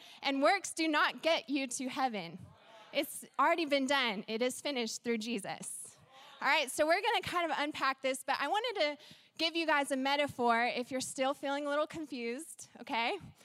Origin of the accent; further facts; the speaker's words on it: Texas, United States; I grew up in the church, and my husband and I moved here from the South. We're from Texas